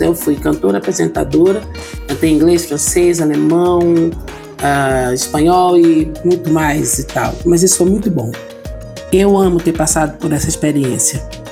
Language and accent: Portuguese; Salvador, Bahia, Brazil; moved away as an adult; also born or lived in Rio de Janeiro; now in Brasília, Brazil; Bom, eu nasci no Rio de Janeiro, fui criada em Salvador